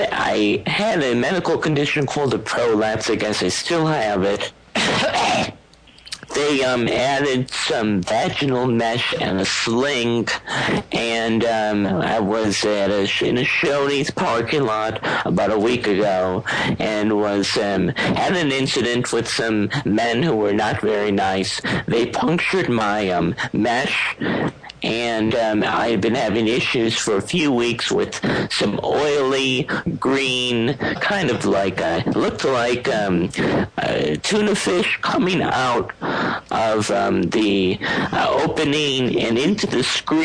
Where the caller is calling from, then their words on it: Chicago, Illinois, United States; I'm calling from Chicago, Illinois.